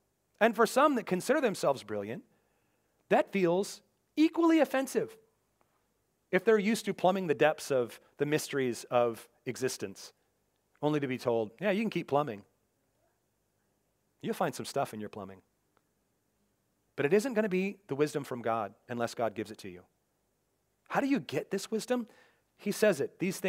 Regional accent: Seattle, Washington, United States; but growing up in Seattle, I didn't know any.

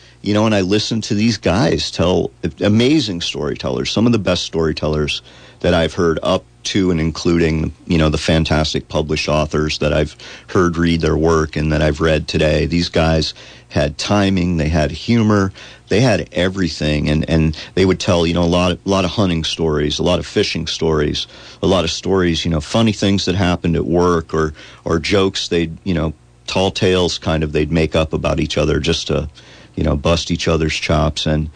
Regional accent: Eldred, Pennsylvania, United States; I grew up in northern Pennsylvania, right along the New York border, about an hour and a half due south of Buffalo, a little town called Eldred, Pennsylvania.

